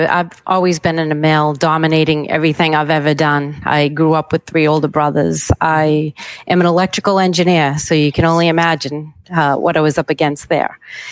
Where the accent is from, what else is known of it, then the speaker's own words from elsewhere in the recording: Boston, Massachusetts, United States; accent: Boston; I even walk into a dealership to get parts, and there's my Boston accent, to get parts.